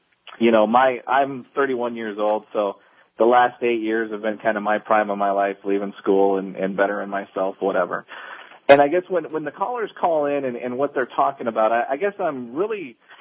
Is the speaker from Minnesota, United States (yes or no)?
yes; Minnesota, United States; I'm a Republican from Minnesota.